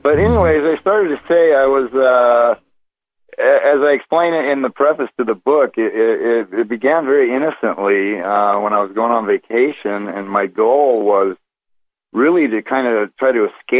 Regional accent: Torrance, California, United States; I grew up in Torrance, like 20 miles south of the mouth of Laurel Canyon

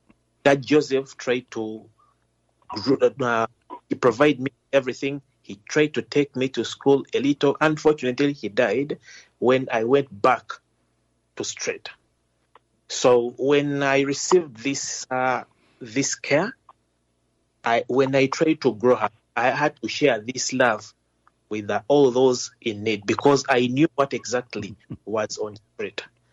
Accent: Rwanda; now in Uganda; Probably I'm in Uganda, but I'm not a Ugandan. I lost my parents who were slaughtered in Rwanda genocide. I'm from Rwanda.

